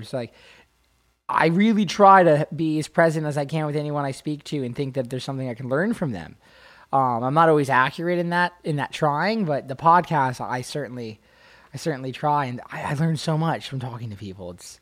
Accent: Nashville, Tennessee, United States; East Nashville. It's very fascinating to see kind of that life cycle happen before my very own eyes in my hometown.

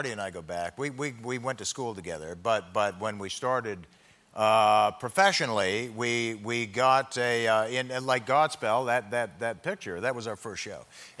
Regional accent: Canada; as a Canadian

